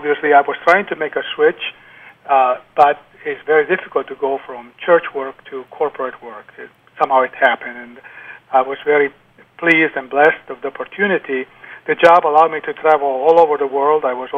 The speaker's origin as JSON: {"language": "English", "country": "Italy", "moved": "as an adult", "lives_now": "United States", "said": "I actually was in Italy, my home country. Uh-huh. And I was in the seminary studying to be a priest with a religious order. And then in 1965, I was sent to the United States to attend Catholic University to study"}